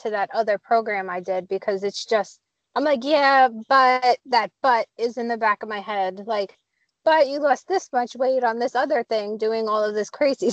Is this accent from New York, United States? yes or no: yes; Long Island, New York, United States; So I'm from Long Island.